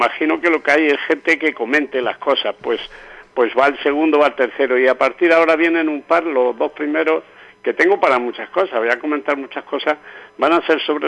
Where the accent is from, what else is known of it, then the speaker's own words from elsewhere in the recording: Mojácar, Andalusia, Spain; si lo único que quieren los partidos políticos de mi pueblo es el poder para manipular el urbanismo casualmente. ¿Por qué? ¿Por qué? ¿Dónde están las comisiones? Pues Mojácar ha sido una caza de comisiones.